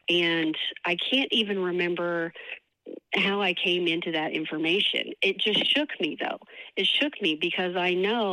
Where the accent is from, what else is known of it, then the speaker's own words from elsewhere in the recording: Oklahoma City, Oklahoma, United States; This is where I live. This is where, I grew up. My mother, my siblings, we grew up here in Oklahoma City.